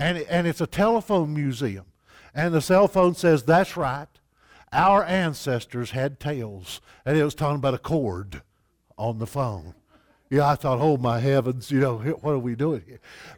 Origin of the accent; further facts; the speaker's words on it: Appalachia, United States; For me, I grew up as a Appalachian Mountain kid, poor as dirt.